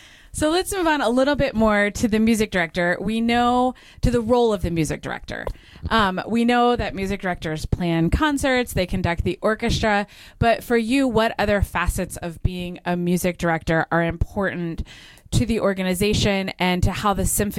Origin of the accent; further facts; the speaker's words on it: Florida, United States; I'm actually originally from Florida